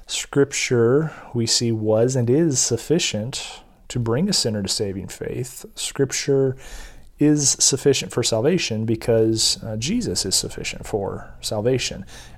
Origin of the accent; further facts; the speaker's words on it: Midwest, United States; We grew up in church, but maybe not the same church. We are from the Midwest, so our experiences have been similar.